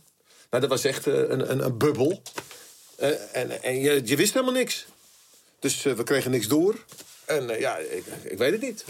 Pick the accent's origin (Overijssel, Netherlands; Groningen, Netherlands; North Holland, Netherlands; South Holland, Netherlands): North Holland, Netherlands; Amsterdam; ik kwam er natuurlijk uit Amsterdam.